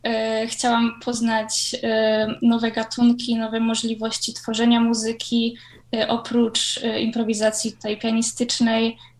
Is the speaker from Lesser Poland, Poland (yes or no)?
yes; Kraków, Lesser Poland, Poland; jestem w Krakowie, jestem z Krakowa i tutaj stacjonuję.